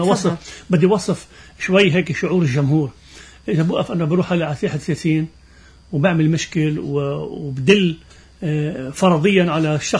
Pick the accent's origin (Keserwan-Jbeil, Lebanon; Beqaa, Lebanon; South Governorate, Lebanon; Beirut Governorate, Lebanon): South Governorate, Lebanon; أنا خير من الجنوب وبعرف ابن الجنوب كيف بفكر